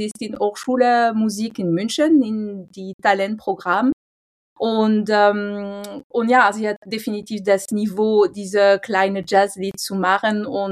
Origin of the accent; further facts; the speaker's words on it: France; German is a second language; und ich bin Französin.